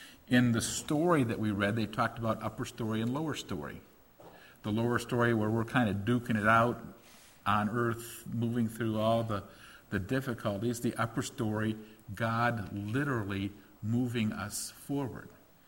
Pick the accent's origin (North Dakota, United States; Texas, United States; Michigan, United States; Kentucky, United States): Michigan, United States; Detroit; When I was a boy growing up in Northwest Detroit, my parents were unaware of it at the time, but they planted us right in the middle of a Jewish neighborhood.